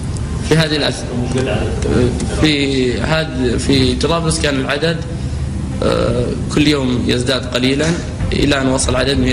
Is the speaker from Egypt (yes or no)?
no; Saudi Arabia; من السعودية، ووالدي يشتغل في التجارة